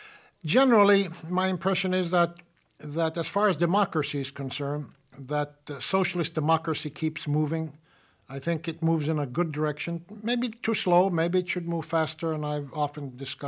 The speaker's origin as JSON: {"language": "English", "country": "United States", "said": "I'm an American, and I want to make the United States as fine a place as there is."}